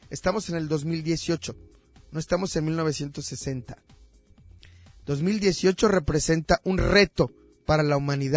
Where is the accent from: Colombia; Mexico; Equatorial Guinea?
Mexico; Tamaulipas; Yo soy de Tamaulipas, me da vergüenza.